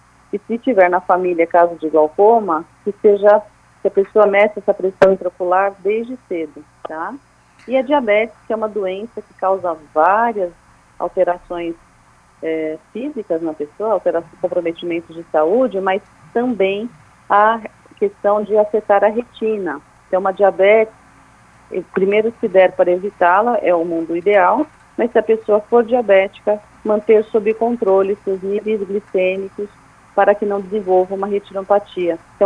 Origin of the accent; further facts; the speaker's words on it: Brazil; e nós, como brasileiros, temos que cada vez mais ficarmos atentos à prevenção de doenças